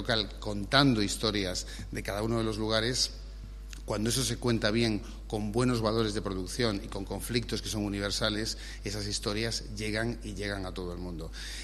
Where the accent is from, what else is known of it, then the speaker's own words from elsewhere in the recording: Seville, Andalusia, Spain; Yo me he criado en Sevilla, aunque no soy, ya soy sevillano de adopción